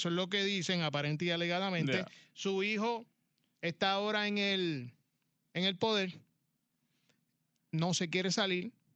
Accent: Puerto Rico; Por ejemplo, yo soy puertorriqueño

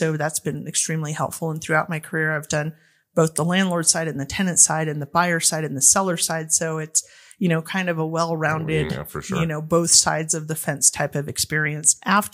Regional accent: New Mexico, United States; So, I'm from New Mexico. My family's from New Mexico. We've been here for 16 generations that I can actually count back.

